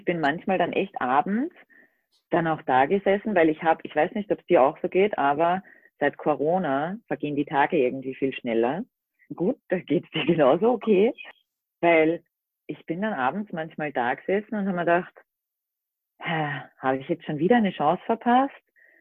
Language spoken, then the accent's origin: German; Austria; ich komme aus Österreich, bin seit knapp 3 Jahren mit meinem Minicamper Balu unterwegs.